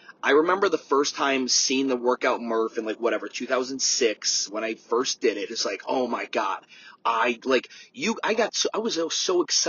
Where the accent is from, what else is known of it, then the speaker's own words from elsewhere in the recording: Charlotte, North Carolina, United States; there's other organizations and certain things that I'll go to in Charlotte, North Carolina, my hometown, and things I'll donate